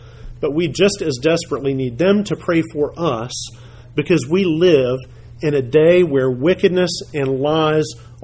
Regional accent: Dayton, United States; So right now in my hometown of Dayton, I mean, in this little town with small town politics

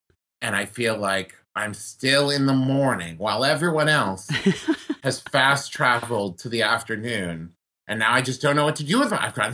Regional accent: West Virginia, United States; born there; also born or lived in Oklahoma / Ohio; now in California, United States; So I was born in West Virginia, and then like the farthest west I had gone before moving to California is I went to school in Oklahoma. But then I lived in Ohio for like 6 or 7 years.

